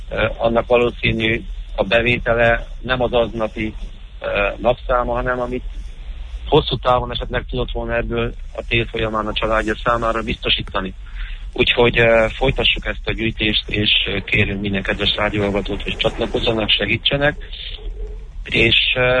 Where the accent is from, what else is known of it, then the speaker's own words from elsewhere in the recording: Ciumani, Harghita, Romania; én Csomafalván nevelkedtem, Feltekerő patakon születtem